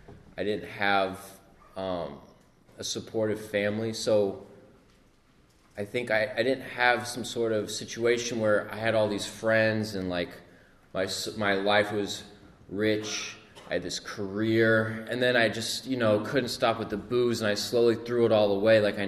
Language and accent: English; Midwest, United States; born there; I was, you know, I was born in the Midwest.